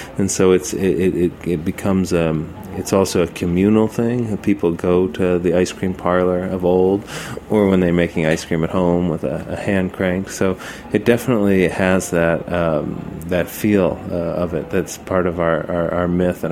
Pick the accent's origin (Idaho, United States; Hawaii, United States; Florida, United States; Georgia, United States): Florida, United States; I grew up in South Florida, and we had a Swenson's that we used to go to.